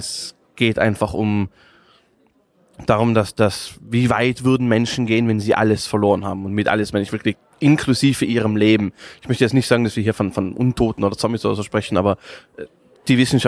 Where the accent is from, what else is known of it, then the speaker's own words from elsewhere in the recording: Innsbruck, Tyrol, Austria; Ich komme aus Österreich, Innsbruck, Tirol. Hört man vermutlich an meinem Krrr.